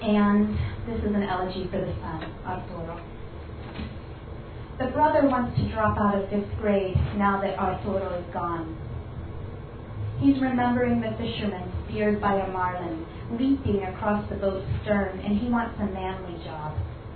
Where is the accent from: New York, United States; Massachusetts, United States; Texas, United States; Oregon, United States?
Texas, United States; born there; I was born in Texas, and my town was trilingual. It was Spanish, Czech, and English speaking.